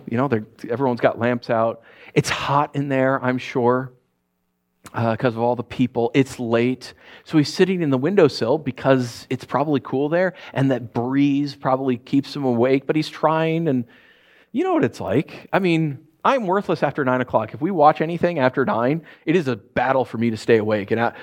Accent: New York, United States; I know many of you guys know that my wife and I grew up in New York, so we still have a lot of friends and family back there.

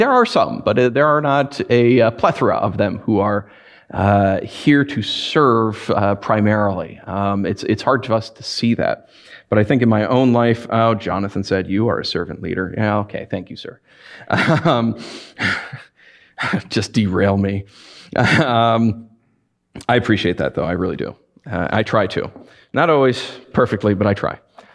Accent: United States; Because I'm not America. Right? I'm an American, but I don't represent the whole of America.

